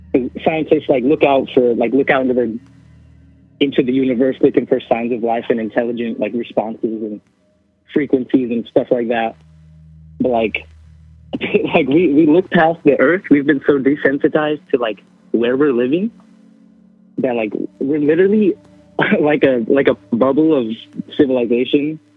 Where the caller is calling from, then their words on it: California, United States; I'm calling from Southern California.